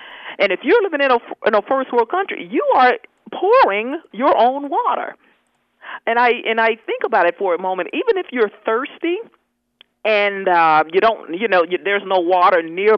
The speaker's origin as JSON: {"language": "English", "region": "Mississippi", "country": "United States", "tie": "born or raised there", "said": "when I grew up in Mississippi, I would hear my grandmother say, and I'm a Southern girl, y'all"}